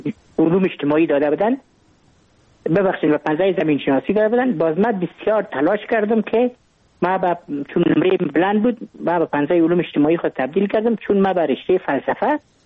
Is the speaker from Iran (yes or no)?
no; Kabul, Afghanistan; ما متولد کابل هستم، در نای اول کابل تولد شدیم. تحصیلات ابتدایی خود در مکتب عاشقان عارفان، در تحصیلات متوسطه و تحصیلات عالی خود در لیسه حبیبیه ما به پایان رساندیم.